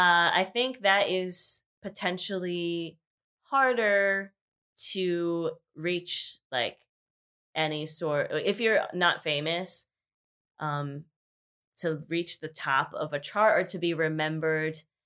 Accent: East Coast, United States; I'm from the East Coast, and when I'm with a lot of Asian Americans who are more from the East Coast, that's also different.

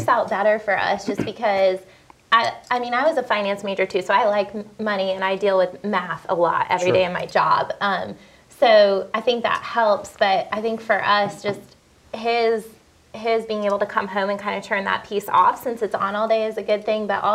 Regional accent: Colorado, United States; I grew up in Colorado, he grew up here, so we came from different places

